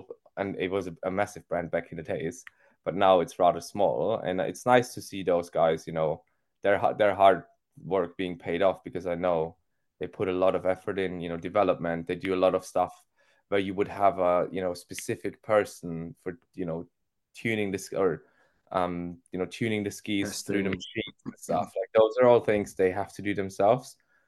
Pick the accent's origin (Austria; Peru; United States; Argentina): Austria; English is a second language; Well, it's originally an Austrian brand, funny enough, actually, where my hometown.